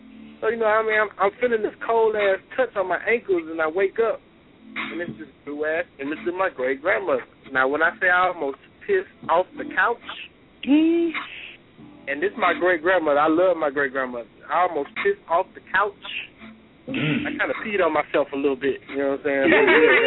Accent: Texas, United States; I mean, I grew up in Fifth Ward, man, so it's been a million of them, man.

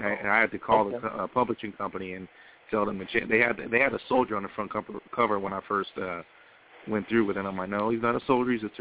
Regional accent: Germany; also born or lived in Greece; I grew up in Germany, in Greece, and growing up on military installations and in Europe, I never really got a hold of the whole white man, black people thing.

